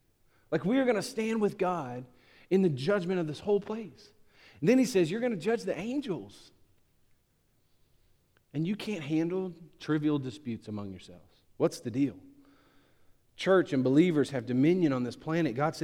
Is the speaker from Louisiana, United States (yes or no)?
yes; Louisiana, United States; We're Cajun folks, so we just disagree over spices.